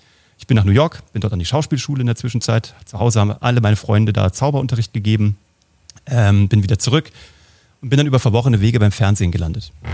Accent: Kassel, Hesse, Germany; Ich komme aus Kassel

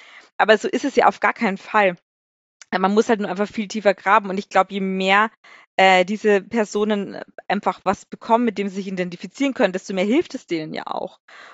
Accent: Regensburg, Bavaria, Germany; Und mir gefällt es dort ja auch gut, wo ich herkomme. Ich finde Regensburg toll

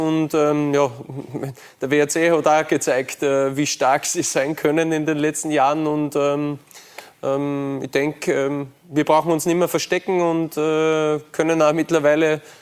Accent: Austria; man hat das natürlich von außen nur als Österreicher mitverfolgt in der deutschen Bundesliga.

